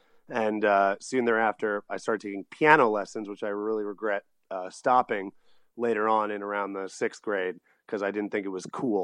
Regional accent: Glen Cove, New York, United States; born there; So, I was born on Long Island.

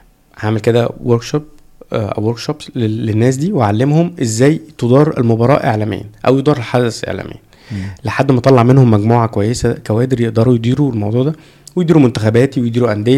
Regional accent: Egypt; بس الميزه عندنا في مصر ان عندنا شبكه طرق كويسه

